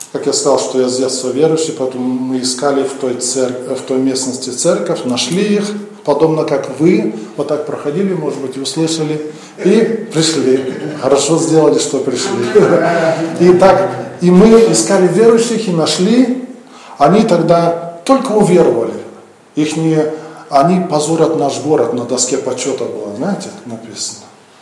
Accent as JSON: {"language": "Russian", "town": "Chelyabinsk", "region": "Chelyabinsk Oblast", "country": "Russia", "tie": "born there", "said": "я с детства верующий. Родился я в Челябинске, это город на Урале, недалеко от Москвы."}